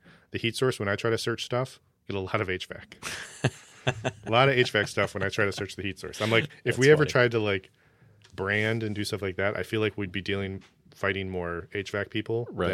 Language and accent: English; Michigan, United States; We're from Michigan, so fun to support the local people here.